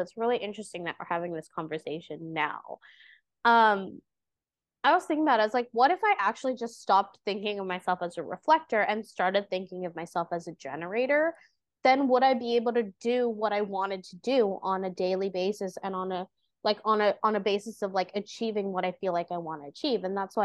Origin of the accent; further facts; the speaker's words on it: India; but as an Indian person, our understanding of Vedic astrology and the approach is so different.